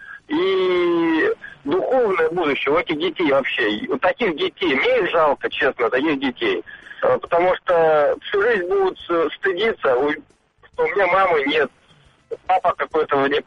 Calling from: Moscow, Russia; я из Москвы.

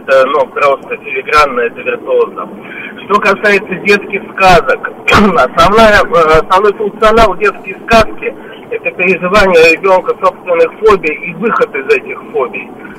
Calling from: Moscow, Russia; это Москва.

